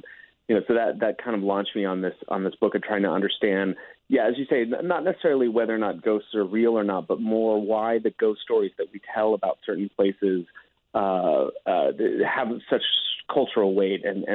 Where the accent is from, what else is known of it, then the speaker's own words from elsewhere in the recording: San Jose, California, United States; I mean, I grew up in San Jose, California, so I grew up near the Winchester Mystery House.